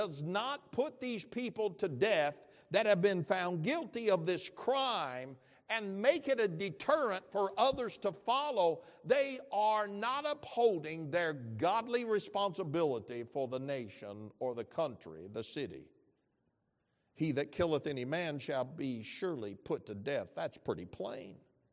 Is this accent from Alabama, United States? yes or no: no; Arkansas, United States; Years ago when I was growing up in Arkansas, that was the method of capital punishment, an electric chair at the state prison.